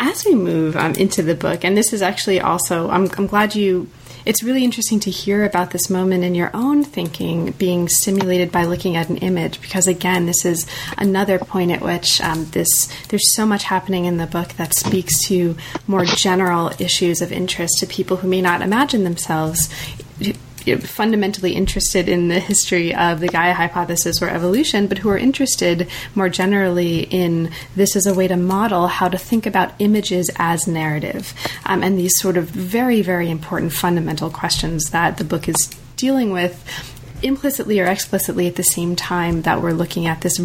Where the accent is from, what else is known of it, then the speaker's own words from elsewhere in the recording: United States; I'm very American.